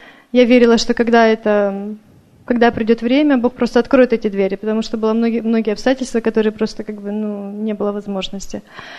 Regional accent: Vancouver, British Columbia, Canada; я из Ванкувера.

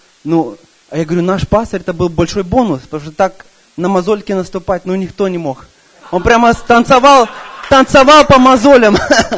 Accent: Sarasota, Florida, United States; я из Флориды, с Сарасоты.

